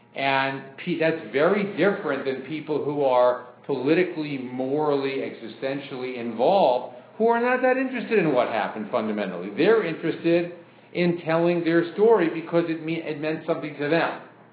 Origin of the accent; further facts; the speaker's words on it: United States; as an American